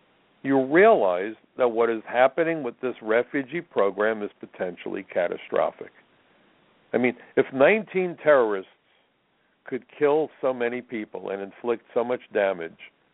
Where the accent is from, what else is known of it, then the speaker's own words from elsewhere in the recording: New York City, New York, United States; On 9/11, it was my hometown, New York City, that got hammered the worst.